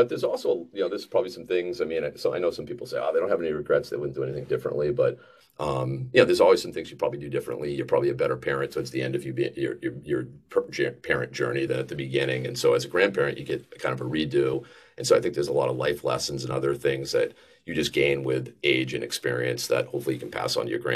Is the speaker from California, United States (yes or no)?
no; New Hampshire, United States; moved away as an adult; now in New York City, United States; I did a little bit of that. I grew up in New Hampshire. I moved to New York City to take a sales job.